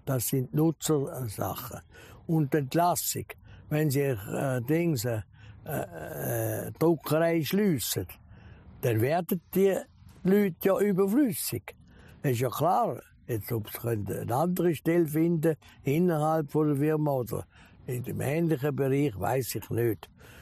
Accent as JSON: {"language": "German", "region": "Zurich", "country": "Switzerland", "said": "soll ich als Zürcher in der Welschen Schweiz eine Zeitung machen?"}